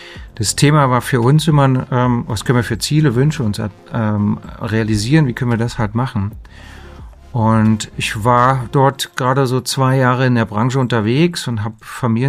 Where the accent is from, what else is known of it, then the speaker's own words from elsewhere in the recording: Berlin, Germany; born there; Ich bin gebürtig Berliner